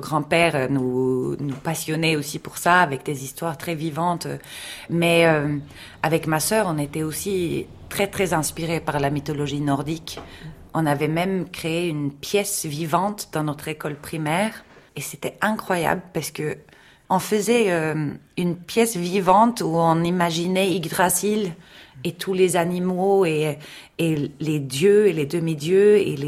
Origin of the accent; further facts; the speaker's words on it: Sweden; nous, on a quand même des fêtes dans l'année qui marient toujours religion avec tradition païenne. Donc, déjà, Sainte Lucie, c'est quand même assez bizarre qu'on fête cette sainte sicilienne chez nous en Scandinavie.